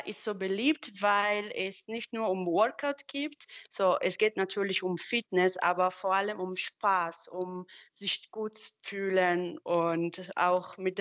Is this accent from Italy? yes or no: yes; Italy; ich komme aus Italien.